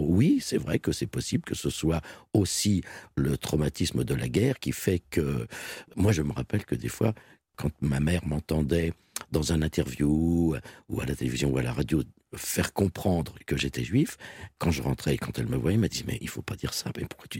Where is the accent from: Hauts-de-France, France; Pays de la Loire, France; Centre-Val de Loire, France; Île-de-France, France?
Île-de-France, France; Drancy; born there; Oui, bon, ben voilà, je suis né à Drancy.